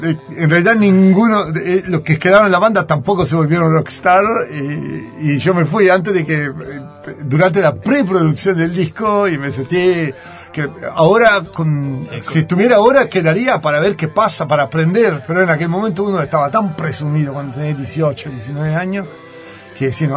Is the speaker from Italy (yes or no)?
yes; Italy; moved away as an adult; Bueno, yo me fui de Italia en el 90 y me fui a Brasil porque quería irme de Italia de paseo a tiempo indefinido.